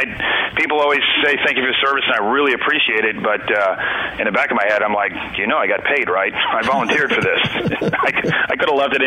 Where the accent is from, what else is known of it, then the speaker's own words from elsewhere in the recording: Texas, United States; now in Charleston, United States; all my relatives are from Charleston, which is why I ended up here. I grew up in Texas